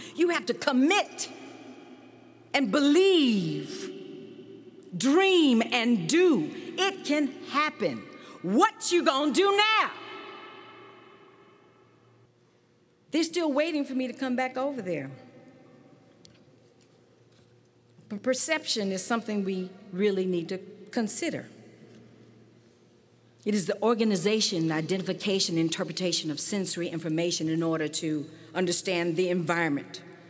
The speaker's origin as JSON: {"language": "English", "town": "Houston", "region": "Texas", "country": "United States", "tie": "born or raised there", "said": "Growing up in Houston, Texas, dance was my life when I was 4."}